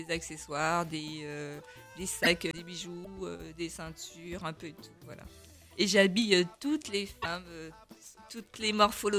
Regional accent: Martinique; je viens de la Martinique

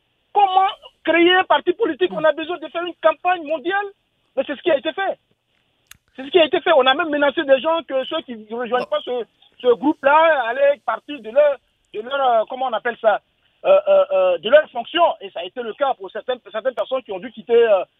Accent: Côte d’Ivoire; Je suis un Ivoirien, j'ai suivi, j'ai vu une fête

